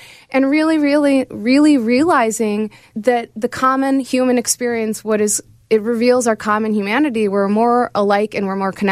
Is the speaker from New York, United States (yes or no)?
no; Chicago, Illinois, United States; I was writing about growing up in Chicago. So growing up in Chicago, I didn't know that, oh, it's East and West.